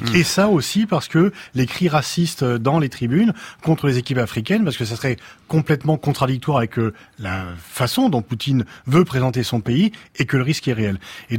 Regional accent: France; en tant que Français

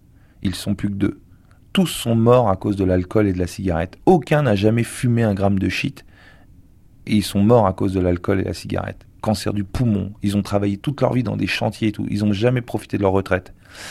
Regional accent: Caen, Normandy, France; je viens de la Normandie, belle ville de Normandie, Caen. Mais bon, j'habitais les quartiers un peu défavorisés. J'ai commencé à le quartier de la Grâce de Dieu, ensuite le quartier de la Pierrosée, c'est la banlieue de Caen. J'habitais une tour qui s'appelait le 43, rue Montcalm

